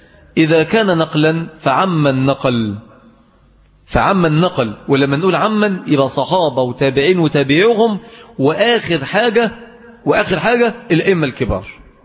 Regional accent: Mansoura, Dakahlia, Egypt; وهذا أمر لا نفتخر به ولكن نذكره لأنه مذمة في بلدنا المنصور

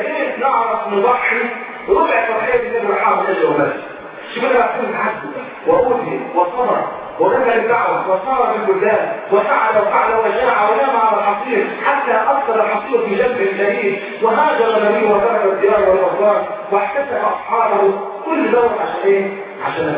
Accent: Egypt; انا مصري.

